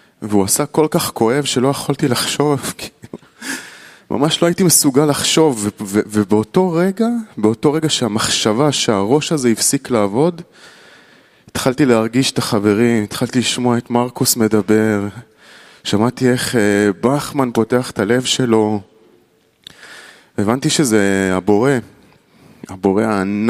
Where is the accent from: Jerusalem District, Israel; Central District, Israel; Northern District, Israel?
Central District, Israel; Petah Tikva; מפתח תקווה ישראל